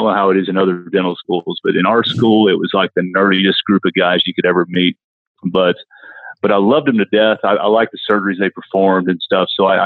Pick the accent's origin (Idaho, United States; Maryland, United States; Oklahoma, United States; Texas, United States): Oklahoma, United States; accent: Southern; I practice in Tulsa, Oklahoma, born and raised in Oklahoma. So you guys are probably picking up a little bit of a Southern accent, and that's me, the Asian guy with the Southern accent.